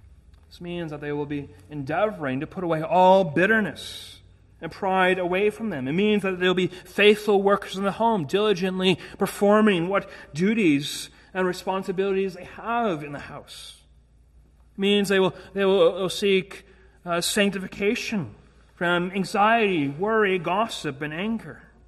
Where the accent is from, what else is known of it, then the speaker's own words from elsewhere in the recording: Canada; Now, being Canadian, I'm not excusing it, but I just have a propensity to say sorry for everything.